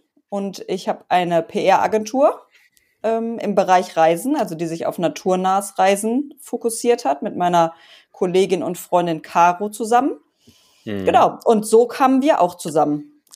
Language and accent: German; North Rhine-Westphalia, Germany; Ich komme aus dem Ruhrgebiet, wo es die beste Currywurst gibt.